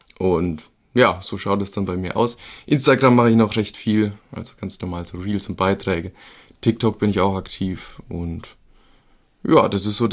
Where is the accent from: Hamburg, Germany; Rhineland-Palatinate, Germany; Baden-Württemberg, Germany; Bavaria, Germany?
Bavaria, Germany; Ja, ich bin, wie du schon gesagt hast … ich komme ja aus der Gegend irgendwo zwischen Würzburg und Aschaffenburg.